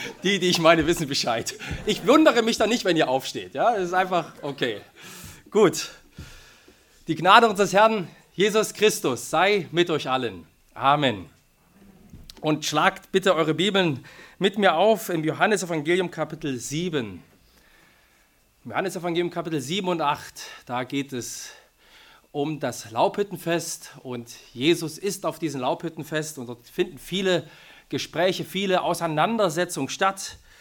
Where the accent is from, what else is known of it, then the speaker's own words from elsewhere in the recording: Switzerland; Ich bringe euch heute keine Grüße aus Osnabrück mit, denn ich komme aus der Schweiz.